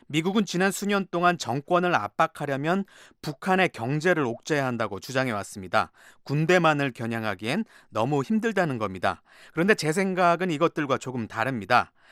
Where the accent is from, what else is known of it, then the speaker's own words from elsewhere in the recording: South Korea; 저를 포함한 가족들이 모두 한국에 정착했고요. 그곳에서 자랐습니다. 형제들 모두에게는 한국에서의 경험이 매우 소중했습니다. 저는 대전에서 고등학교를 졸업한 뒤에 대학에 가기 위해서 다시 미국에 왔습니다.